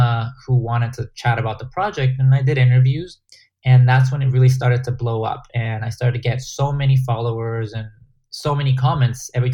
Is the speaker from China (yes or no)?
no; Guatemala; I had my old game that I grew up in playing in Guatemala.